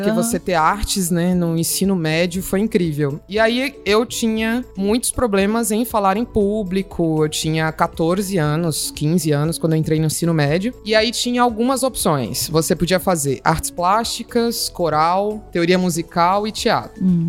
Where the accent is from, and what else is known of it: Cuiabá, Mato Grosso, Brazil; born or raised there; also born or lived in Rondônia